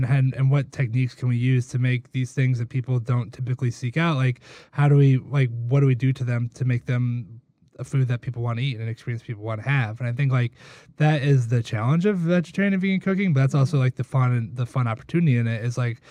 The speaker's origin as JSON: {"language": "English", "town": "Noblesville", "region": "Indiana", "country": "United States", "tie": "born or raised there", "also_born_or_lived": "Bloomington", "said": "Oh, I grew up in Noblesville, then I moved to Bloomington, and then I moved back up in Indianapolis in like 2004."}